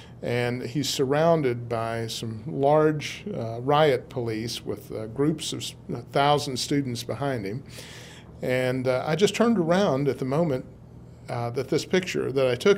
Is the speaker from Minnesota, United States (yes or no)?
no; Oak Ridge, Tennessee, United States; also born or lived in Knoxville; I'm not originally from here, but from the age of 3 and a half, I grew up in Oak Ridge and Knoxville.